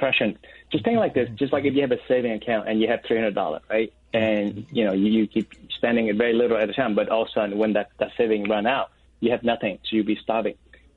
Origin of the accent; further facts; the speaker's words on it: Vietnam; I'm an oldest brother, and then I'm from Vietnam.